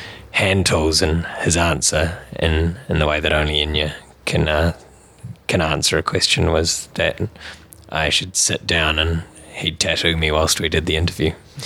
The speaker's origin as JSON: {"language": "English", "country": "New Zealand", "said": "being a New Zealander living abroad and having this feeling as a Pākehā New Zealander that I defined being a New Zealander as being as both cultures."}